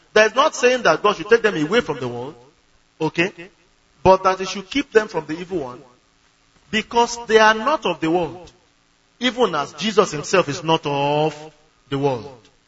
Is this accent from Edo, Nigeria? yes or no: no; Ogun, Nigeria; I came from Ogun State.